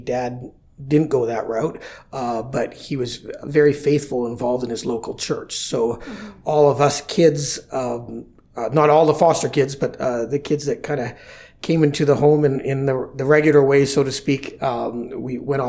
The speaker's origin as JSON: {"language": "English", "town": "Invermere", "region": "British Columbia", "country": "Canada", "tie": "born or raised there", "said": "I often talk that I'm from Invermere. So I grew up in a small town, British Columbia, in the Columbia Valley Trench, and grew up with a bunch of siblings."}